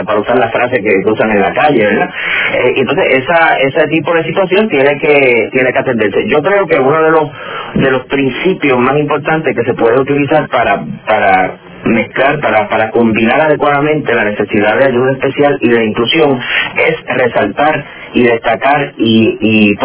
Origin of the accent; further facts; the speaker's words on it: Puerto Rico; Nosotros que somos puertorriqueños, que somos una nación de inmigrantes, que hemos tenido que inmigrar a otros países